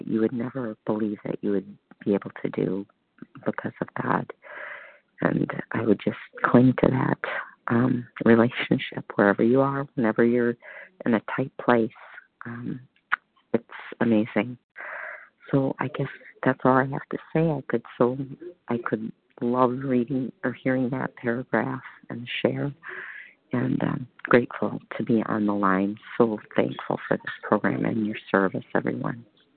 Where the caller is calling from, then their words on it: Scotland, United Kingdom; I'm calling from Scotland and in the UK.